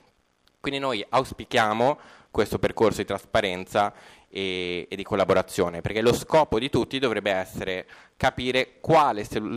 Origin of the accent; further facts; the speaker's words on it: Genoa, Liguria, Italy; io vengo dalla Media Valbisagno